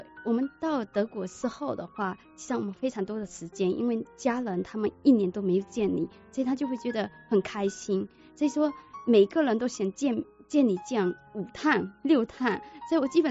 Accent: Fujian, China; 我是福建人。

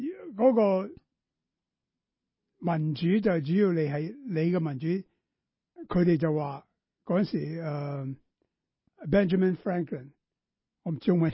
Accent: Guangdong, China; now in United States; 我哋广东人讲嘢咧，有权利必有义务。

